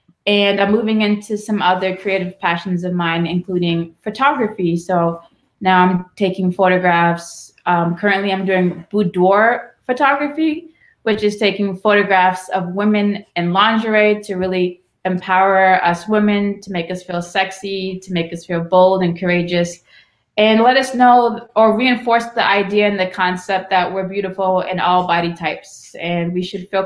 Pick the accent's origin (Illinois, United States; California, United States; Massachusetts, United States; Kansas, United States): Massachusetts, United States; Roxbury; I was born and raised in Roxbury. My parents founded a school with some other members of the community called Paige Academy.